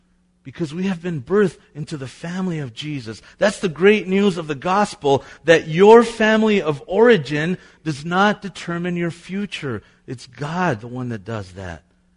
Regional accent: Mexico; You know, we're from Mexico. All our family is back home in Mexico.

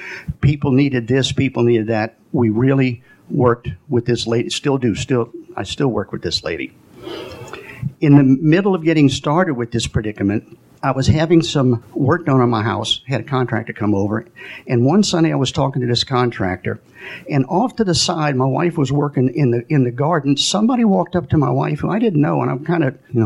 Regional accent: Irving, Texas, United States; born there; I was born in 1951 in Irving, Texas. I was one of six kids.

